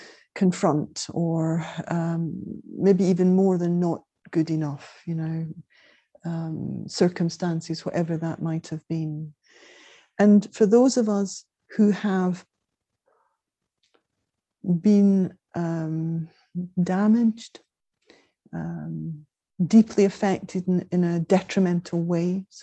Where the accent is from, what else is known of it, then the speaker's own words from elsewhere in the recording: Scotland, United Kingdom; I'm from Scotland